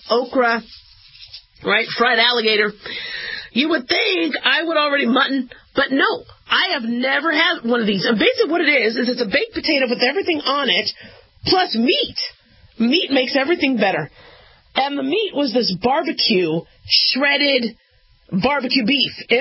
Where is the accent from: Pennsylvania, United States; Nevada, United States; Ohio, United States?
Nevada, United States; Las Vegas; And I'm expecting, because I'm from Vegas, I'm expecting somebody to complain or somebody to try to, you know, take cuts into the buffet line.